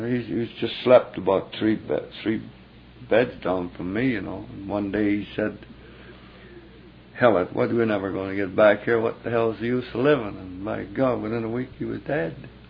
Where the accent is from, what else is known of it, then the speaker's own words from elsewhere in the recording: Winnipeg, Manitoba, Canada; I was born in Winnipeg.